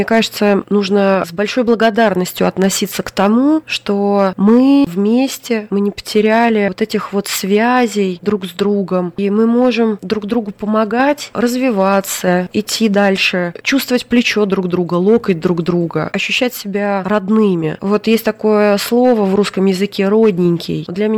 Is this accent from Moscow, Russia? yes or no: no; Saratov, Saratov Oblast, Russia; born there; now in Saint Petersburg, Russia; Родилась я в Саратове, на Волге. После выпуска из хореографического училища меня взяли в Мариинский театр. Я переехала в этот город, который был для меня мечтой. Уже вот 30 лет в Ленинграде